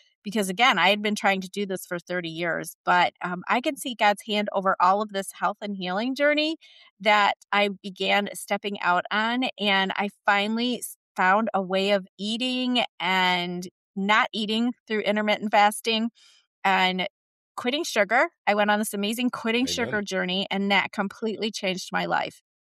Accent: Michigan, United States; Got to leave my home state of Michigan. I don't live by mountains.

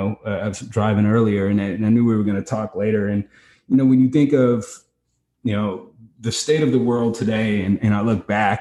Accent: West Coast, United States; And I grew up on the West Coast. Right. So, you know, I grew up in a different world

